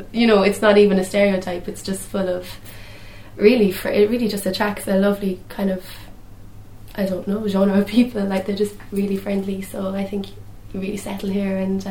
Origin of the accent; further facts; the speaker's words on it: Tralee, Munster, Ireland; I'm from Tralee in County Kerry.